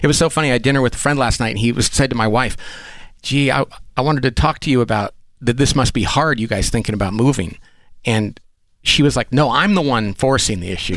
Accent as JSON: {"language": "English", "region": "California", "country": "United States", "said": "I'm from California, so it's nice to touch a person because we're not allowed to do that anymore."}